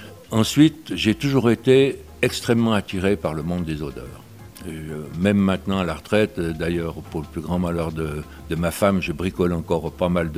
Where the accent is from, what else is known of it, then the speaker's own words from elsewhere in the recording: Yverdon, Vaud, Switzerland; born there; Je suis né moi-même à Yverdon, mais j'ai travaillé à Genève donc pour des raisons professionnelles. Mais mon grand-père était de Sainte-Croix, ma grand-mère était de la Côte-aux-Fées.